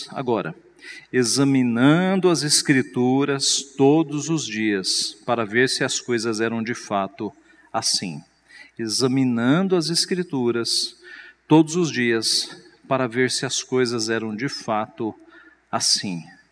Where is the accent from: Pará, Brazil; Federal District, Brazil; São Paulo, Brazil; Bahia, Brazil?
São Paulo, Brazil; Nós somos de São Paulo, mas minha família é toda do Ceará.